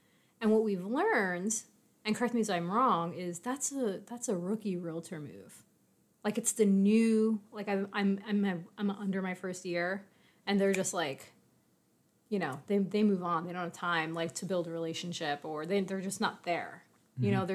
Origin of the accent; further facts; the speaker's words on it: New York, United States; So, but I'm a New Yorker.